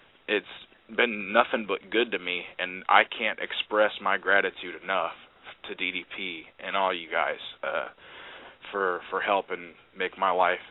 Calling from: Tokyo, Japan; I'm calling from Tokyo right now.

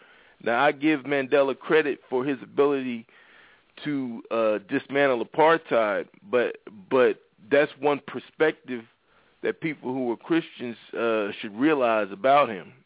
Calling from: Philadelphia, Pennsylvania, United States; Yeah, I just want to make a comment. I'm calling from Philadelphia.

